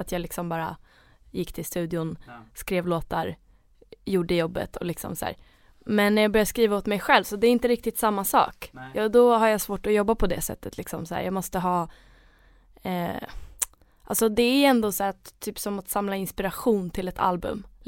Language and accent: Swedish; Sundbyberg, Stockholm County, Sweden; Jag är uppväxt i Sundbyberg, som är en förort till Stockholm.